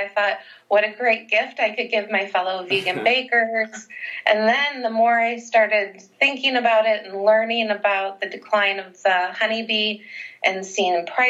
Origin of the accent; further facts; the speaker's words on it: Mound, Minnesota, United States; Mound then was much smaller than Mound now, and we grew up on a lake, and the property was probably more than an acre.